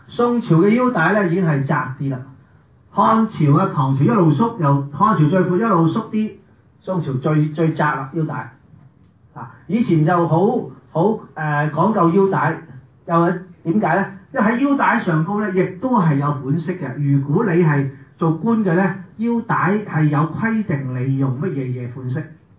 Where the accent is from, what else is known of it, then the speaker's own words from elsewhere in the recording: China; 原來我哋中國人咧就認為攞把刀去裁件衫